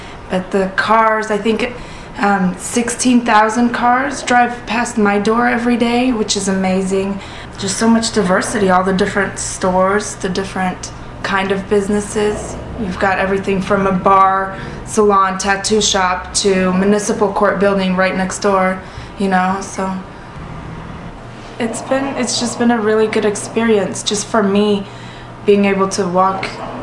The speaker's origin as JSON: {"language": "English", "country": "Poland", "second_language": "English", "said": "I'm from Poland. For me, I'm so used to walking and having everything so close, in a small town"}